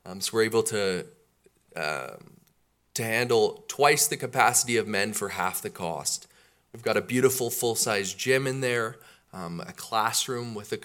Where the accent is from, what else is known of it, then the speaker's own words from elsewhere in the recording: Calgary, Alberta, Canada; I grew up in Calgary. I'm 28 years old. And I had an awesome upbringing in a Christian home with two loving parents and two brothers as well.